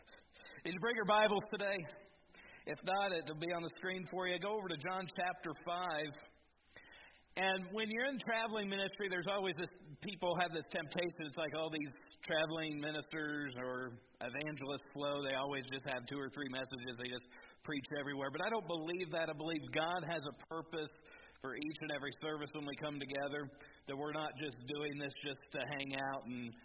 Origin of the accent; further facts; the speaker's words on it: Atwood, Illinois, United States; I'm from Atwood, Illinois, which is just up by Tuscola, or Arthur.